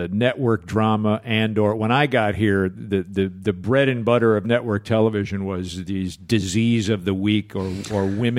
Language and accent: English; Chicago, Illinois, United States; moved away as an adult; I came from Chicago. I was doing a lot of theater in Chicago, and I wound up out here in 84 just almost as a fluke.